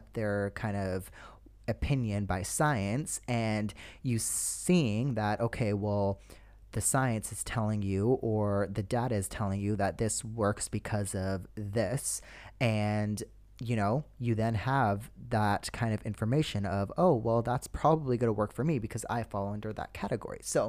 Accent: Vancouver, British Columbia, Canada; based out of Vancouver, British Columbia, my hometown.

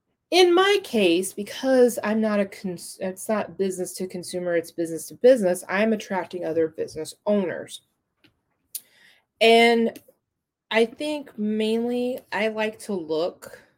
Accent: Mexico; Okay, because I am from Mexico originally. I was born there.

